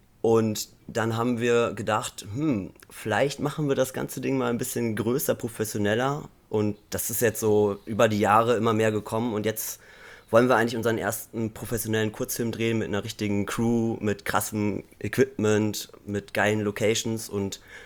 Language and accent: German; Münster, North Rhine-Westphalia, Germany; Also wir kommen eigentlich aus Münster